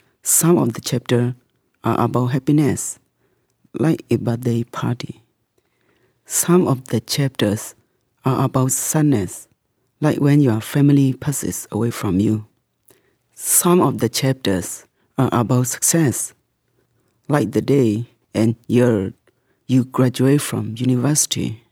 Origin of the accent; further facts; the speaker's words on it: Myanmar; English is a second language; I'm from Burma.